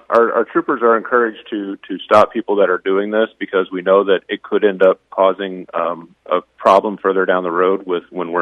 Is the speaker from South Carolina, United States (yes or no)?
no; Wisconsin, United States; I'm from Wisconsin